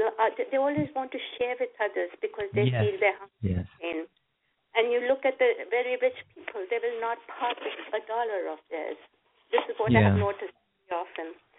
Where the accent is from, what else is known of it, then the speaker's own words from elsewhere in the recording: India; now in United States; because I am from India. When I was growing up there